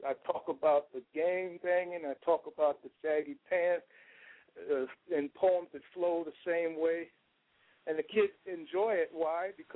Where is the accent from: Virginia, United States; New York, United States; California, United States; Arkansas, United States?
New York, United States; New York City; I'm from the Bronx, New York. I was abandoned by both parents, mom and dad. I was raised in foster care